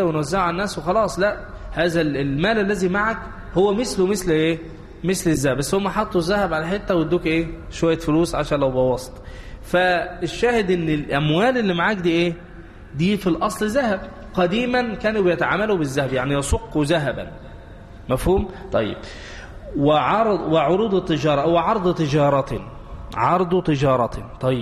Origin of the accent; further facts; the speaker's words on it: Egypt; عندنا في مصر لا فيش.